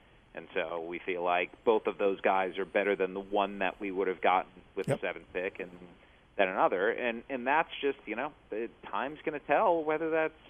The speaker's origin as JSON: {"language": "English", "town": "Cleveland", "region": "Ohio", "country": "United States", "tie": "born or raised there", "said": "I remember as a kid growing up in Cleveland"}